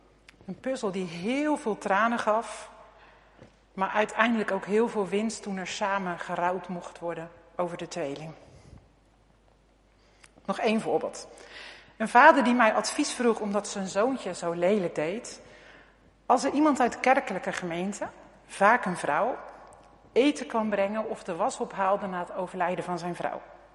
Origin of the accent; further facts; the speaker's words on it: Rotterdam, South Holland, Netherlands; Ik kom uit Rotterdam.